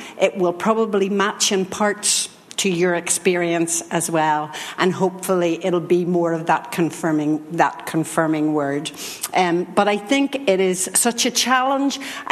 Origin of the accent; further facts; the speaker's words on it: Belfast, Northern Ireland, United Kingdom; from this strange accent. You'll know I'm not from this part of the world. I'm from Belfast in Ireland, Northern Ireland.